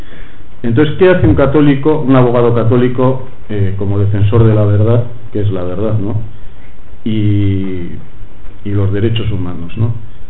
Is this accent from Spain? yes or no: yes; Spain; Yo vengo de una zona de España que es una jaula de grillos.